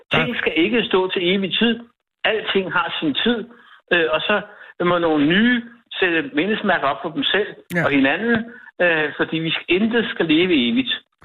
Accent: Copenhagen, Capital Region of Denmark, Denmark; nu er jeg københavner

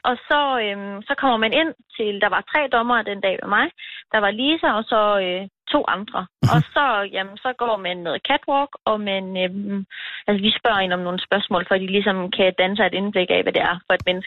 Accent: Herning, Central Denmark Region, Denmark; born there; also born or lived in Tarm; men jeg er født i Herning, men jeg har boet i Tarm i rigtig mange år.

